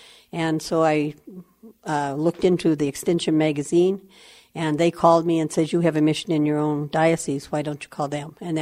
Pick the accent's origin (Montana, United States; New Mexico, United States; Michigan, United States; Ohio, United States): Montana, United States; Butte; In the area where I was born, up on North Main Street near the mine, it was a rather poor area